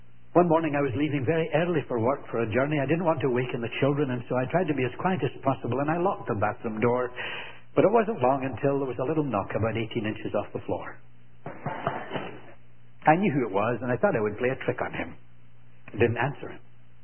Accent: Scotland, United Kingdom; Being a Scot, I had to devise ways of providing my children with pocket money.

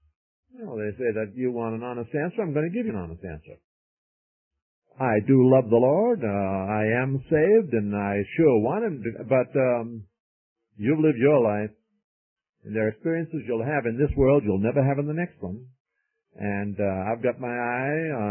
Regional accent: St. Petersburg, Florida, United States; it is up here, but around St. Petersburg where I live, we, and don't believe this, they typed off, I'm not from Miami, I'm from St. Petersburg.

